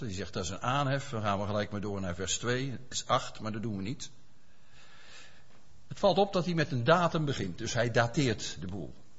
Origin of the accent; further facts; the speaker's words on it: Netherlands; Of Zacharia, voor ons is dat wat duidelijker, denk ik, als Nederlanders.